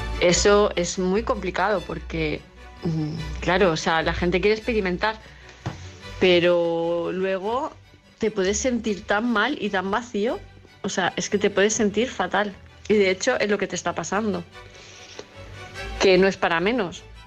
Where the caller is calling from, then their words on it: Palma, Balearic Islands, Spain; de Palma de Mallorca.